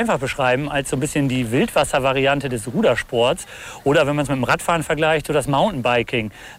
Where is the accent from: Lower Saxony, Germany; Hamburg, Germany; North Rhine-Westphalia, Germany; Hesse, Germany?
Lower Saxony, Germany; Ich bin Niedersachse.